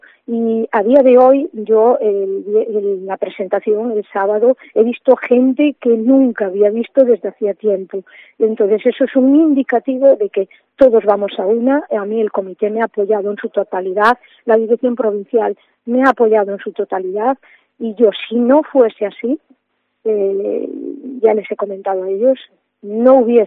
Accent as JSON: {"language": "Spanish", "town": "Viveiro", "region": "Galicia", "country": "Spain", "tie": "born or raised there", "said": "ser un punto de ayuda, ¿no?, y de beneficio para mi pueblo, para Viveiro"}